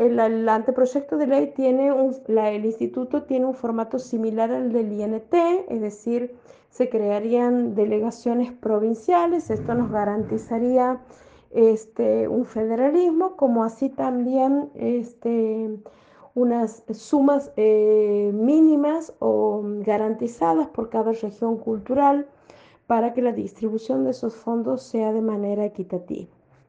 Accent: Santiago del Estero, Argentina; soy de Santiago del Estero y desde hace muchísimos años

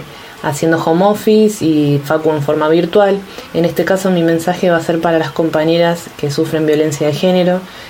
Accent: Núñez, Buenos Aires, Argentina; soy de Núñez y acá la cuarentena la estoy pasando en casa, en familia

